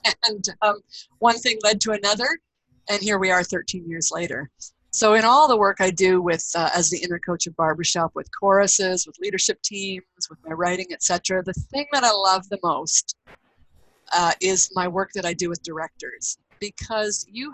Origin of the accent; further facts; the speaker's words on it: Peterborough, Ontario, Canada; moved away as an adult; I was born and raised in Peterborough, Ontario. So moved out west after university.